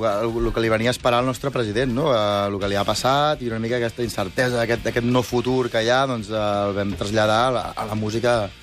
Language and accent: Catalan; Catalonia, Spain; si som catalans, parlem en català, nosaltres parlem en català